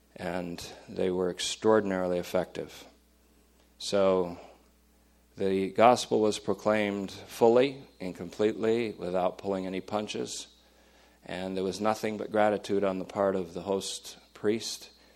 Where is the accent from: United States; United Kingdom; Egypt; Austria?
United States; Hoosick Falls, New York; born there; it was about a couple miles from where I was born in Hoosick Falls, New York.